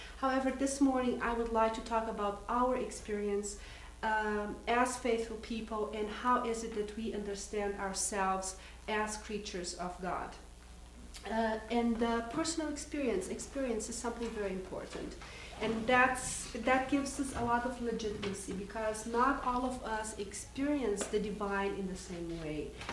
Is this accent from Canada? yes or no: no; Brazil; now in Decorah, United States; I am from Brazil, living in Decorah, Iowa. I'm teaching at Luther College.